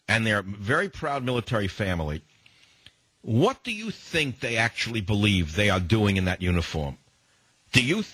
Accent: New York, United States; now in West Coast, United States; and I'm not from the South. I'm originally from New York. I've lived on the West Coast since 1974.

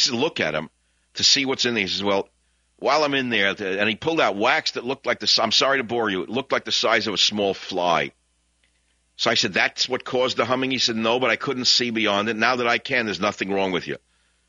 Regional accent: New York City, New York, United States; now in California, United States; even though I'm from the Bronx.

